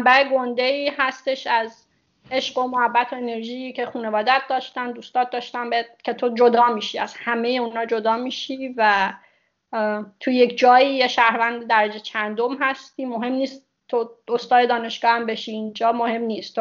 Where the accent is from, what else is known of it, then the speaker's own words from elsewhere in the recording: Shiraz, Fars, Iran; کلن به عنوان یه شیرازی مجبورم